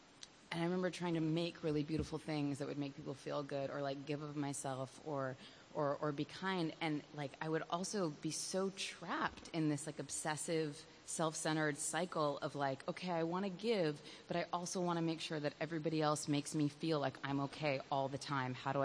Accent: New York City, New York, United States; And I grew up in New York City. I was a really sensitive kid.

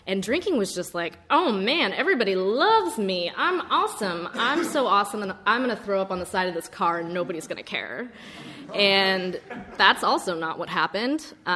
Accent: California, United States; I grew up in California. I had a white picket fence household.

